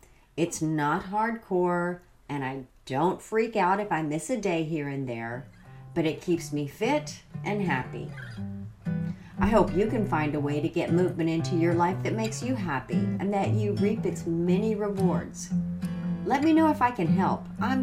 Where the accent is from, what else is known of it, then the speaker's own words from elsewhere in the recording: the South, United States; I grew up in the South where you didn't exercise unless you run a sports team and you didn't run unless something was chasing you.